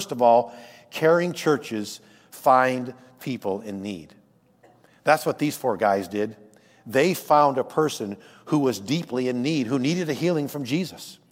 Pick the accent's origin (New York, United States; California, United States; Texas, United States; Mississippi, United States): New York, United States; Corinth; my dad, for many years, worked as a EMT in my hometown of Corinth, New York.